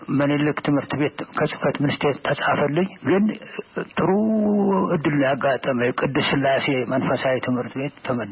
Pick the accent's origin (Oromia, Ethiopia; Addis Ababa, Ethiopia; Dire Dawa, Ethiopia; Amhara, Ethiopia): Amhara, Ethiopia; Dejen; born there; ደጀን የሚባል ከጓጽዮን ባሻገር አባይ ተሻግሮ አፋፉ ላይ ነው የተወለድኩት